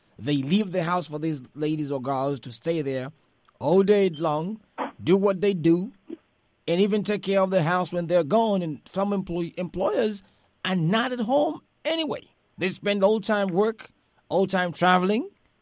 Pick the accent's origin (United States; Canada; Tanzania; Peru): Tanzania; I'm from Africa as well, and I do remember my part of Africa in Tanzania, where I'm from